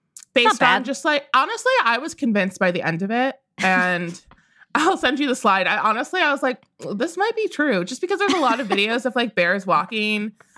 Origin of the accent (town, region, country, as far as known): Midwest, United States; born or raised there